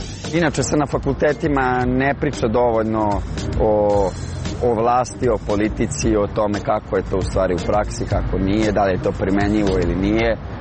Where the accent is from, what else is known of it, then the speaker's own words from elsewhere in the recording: Novi Sad, Vojvodina, Serbia; dolazim iz Novog Sada, student sam 4. godine Pravnog fakulteta Univerziteta u Beogradu.